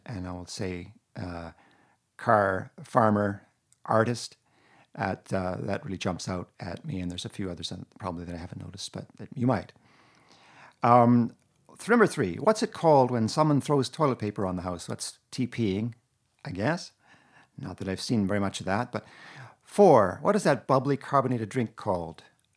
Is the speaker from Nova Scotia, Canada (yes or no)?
no; Ontario, Canada; Well, I'm from Canada, but specifically part of Eastern Ontario called the Ottawa Valley.